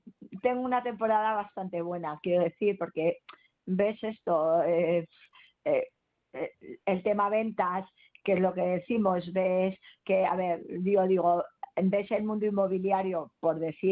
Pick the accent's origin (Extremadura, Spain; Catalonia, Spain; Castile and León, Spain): Castile and León, Spain; Ávila; yo soy de Ávila, bueno, y está aquí mismo cerca de Madrid